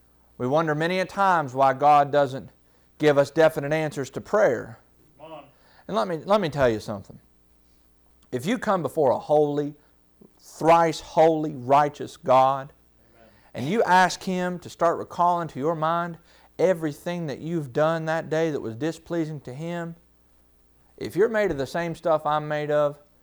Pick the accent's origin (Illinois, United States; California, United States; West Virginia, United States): West Virginia, United States; I know I'm from West Virginia, and I can be hard to understand sometimes, but I'll do my best.